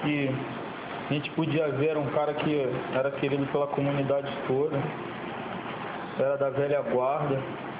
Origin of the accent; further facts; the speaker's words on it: Rio de Janeiro, Brazil; born there; Para falar a verdade, eu nasci na Mangueira, já moro na Mangueira há 20 anos, nasci lá, né?